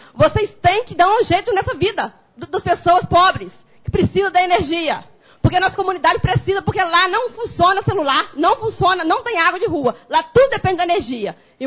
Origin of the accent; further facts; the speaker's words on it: Barro Branco, Brazil; Eu sou da comunidade de Barro Branco, gostaria de falar.